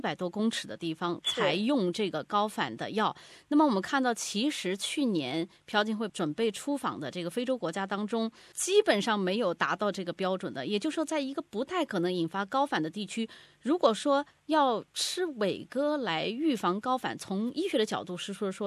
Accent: Australia

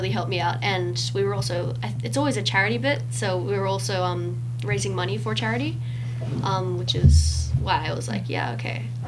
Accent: Philippines; I'm Filipino. Of course, I'm going to sing.

